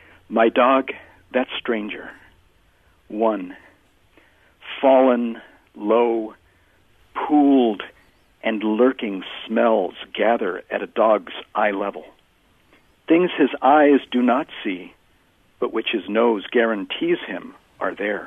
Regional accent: Arizona, United States; Because I was living in the desert. There's no snow and there's no kings, no king of Arizona, you know.

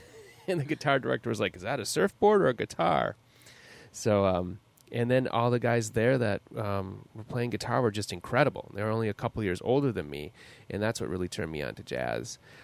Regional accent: Green Bay, Wisconsin, United States; And I grew up outside of Green Bay, Wisconsin.

